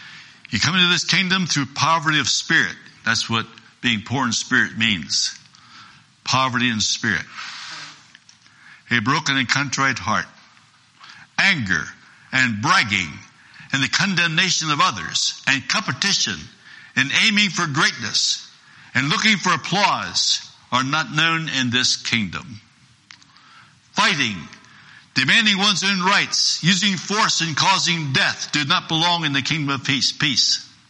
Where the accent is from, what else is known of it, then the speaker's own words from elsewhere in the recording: United States; born there; I was born in the United States.